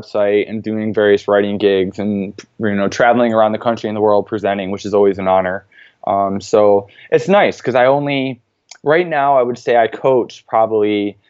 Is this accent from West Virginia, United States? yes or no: no; New York, United States; So, you know, I ended up moving back to New York, near my hometown, and finished my degree at SUNY Cortland